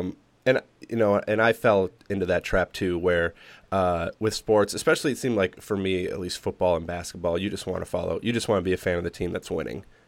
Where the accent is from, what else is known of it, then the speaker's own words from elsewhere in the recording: Wisconsin, United States; I grew up in Wisconsin, so I'd been to County, where the Brewers play, but Comiskey was the first quote unquote out of town park that I had ever visited.